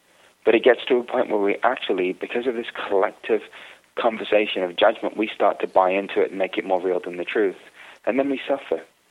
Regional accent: India; You know, being Indian, we have this infinite relationship with God. So for me, I was raised in a house with pictures of everybody.

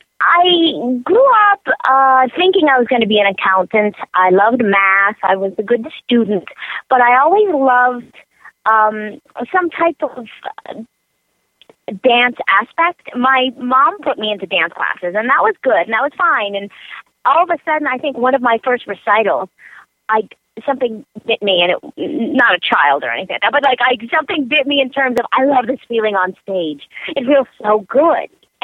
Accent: Canada; By the way, I'm Canadian as well, too.

